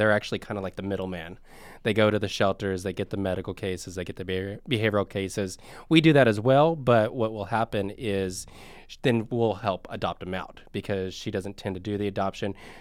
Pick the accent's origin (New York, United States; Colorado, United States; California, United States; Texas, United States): California, United States; Fresno; Growing up, I grew up in Fresno, California, and I lived on a farm, and animals were outside.